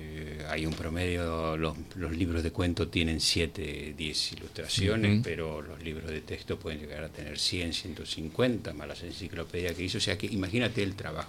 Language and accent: Spanish; Buenos Aires, Argentina; accent: porteño; now in Spain; yo puedo seguir con mi acento porteño, pero me siento totalmente integrado a lo que es Cataluña.